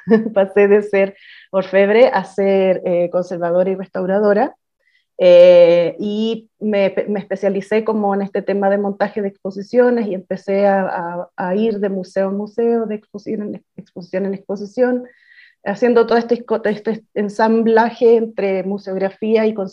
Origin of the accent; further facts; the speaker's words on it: Chile; now in Mexico; Soy chilena, pero estoy viviendo en México.